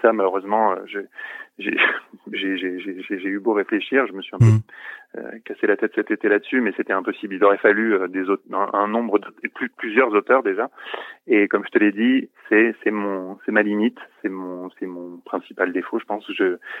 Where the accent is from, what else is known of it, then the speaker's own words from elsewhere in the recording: Switzerland; moi, je suis suisse, à la base.